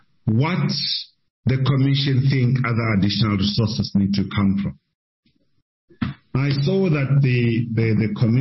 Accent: Tembisa, Gauteng, South Africa; I'm coming from Tembisa, stay in Tembisa.

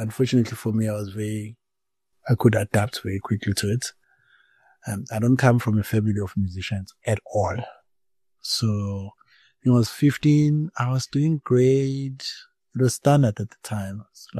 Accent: Durban, KwaZulu-Natal, South Africa; born there; I'm born South African, yes, in Durban, in KZN. Banda people are Malawian. So

